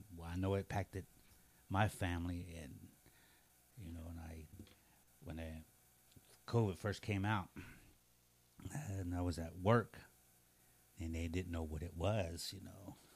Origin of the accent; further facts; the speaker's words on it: Elk City, Oklahoma, United States; Yes. No. I'm from Elk City.